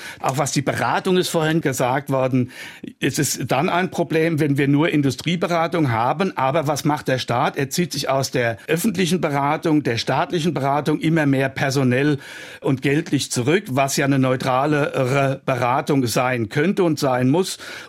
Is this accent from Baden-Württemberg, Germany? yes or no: no; Rhineland-Palatinate, Germany; Wenn ich an meine Heimat gehen kann, wir haben in der Südpfalz ein Biodiversitätsprojekt